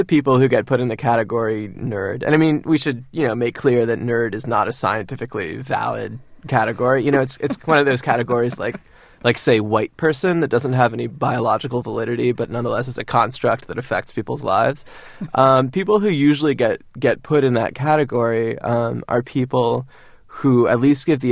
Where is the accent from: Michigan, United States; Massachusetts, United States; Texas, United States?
Massachusetts, United States; Cambridge; also born or lived in Amherst; I grew up in sort of Berkeley-like college towns. So, you guys are in Boston. I grew up in Cambridge and then Amherst.